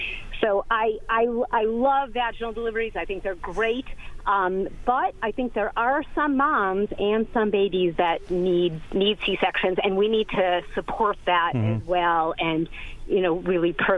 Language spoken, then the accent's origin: English; Portland, Oregon, United States; I'm from Portland, Oregon